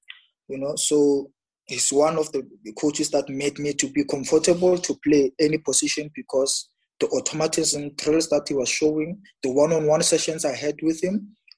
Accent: Tembisa, Gauteng, South Africa; also born or lived in Appel, Limpopo; Like, I'm from Appel in Limpopo. So I was playing for a team there called Heights in Stekra. So we once had an academy, we heard about academy in Tembisa. So that's where I grew up, to be honest.

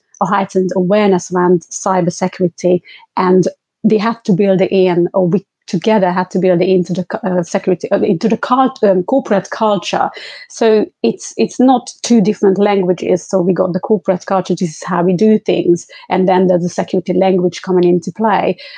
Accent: London, United Kingdom; So I'm from London

